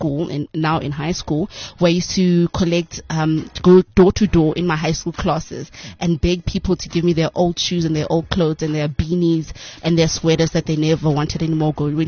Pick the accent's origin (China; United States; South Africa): South Africa; Boksburg, Gauteng; So I'm originally from Boksburg in the East Rand.